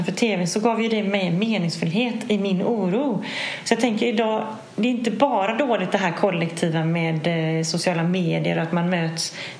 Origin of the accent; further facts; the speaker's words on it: Sweden; jag sa till min dotter att jag känner mig mer som europé idag än som svensk.